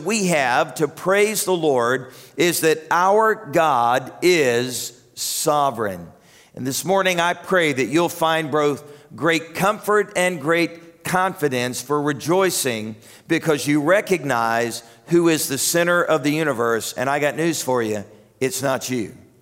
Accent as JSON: {"language": "English", "region": "the South", "country": "United States", "said": "we can say it because we're from the South."}